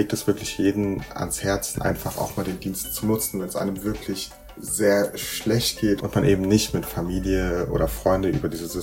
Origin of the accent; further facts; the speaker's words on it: Dietzenbach, Hesse, Germany; now in Marburg, Germany; ich bin Medizinstudent im aktuell dritten Semester. Ich komme ursprünglich aus Dietzenbach, Nähe Frankfurt, und bin für die Uni in eine WG nach Marburg gezogen.